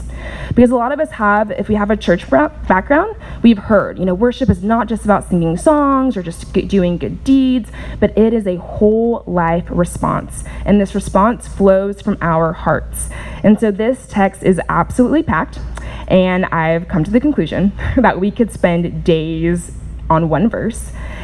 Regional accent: California, United States; yes, of course, I was born in California, I went to something called beach camp

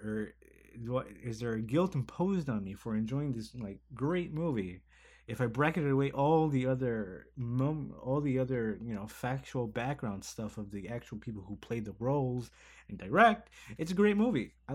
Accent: Chicago, Illinois, United States; Mostly because, you know, we have a sort of similar background. We're both from Chicago.

